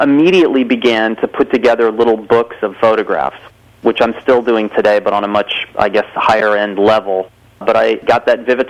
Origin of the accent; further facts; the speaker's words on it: Wyoming, United States; Well, basically, I started out as a country boy. I was raised in Indiana, Wyoming, in the country